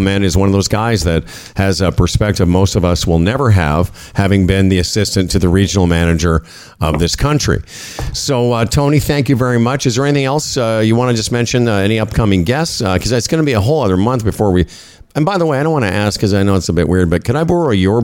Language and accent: English; Moose Jaw, Saskatchewan, Canada; also born or lived in Regina; I grew up in Moose Jaw and the Regina area, huge Indigenous population, and I was around it my whole life.